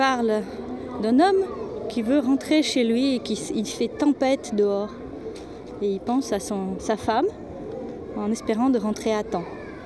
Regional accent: Russia; je suis russe

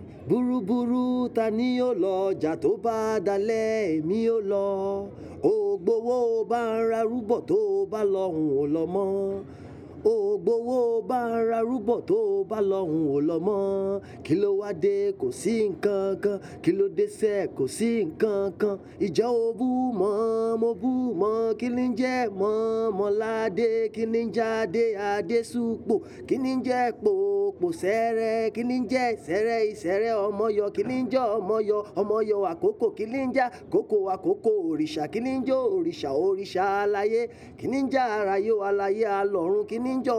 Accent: Nigeria; first language Yoruba; French is a second language; Et puis, c'est ma langue maternelle, c'est Yoruba. Yoruba de Nigeria.

